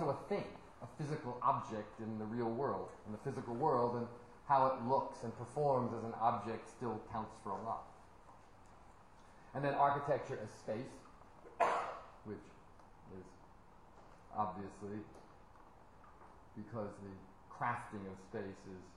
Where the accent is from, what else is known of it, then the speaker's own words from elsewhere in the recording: New Jersey, United States; I will now admit my deepest, darkest secret of growing up in New Jersey.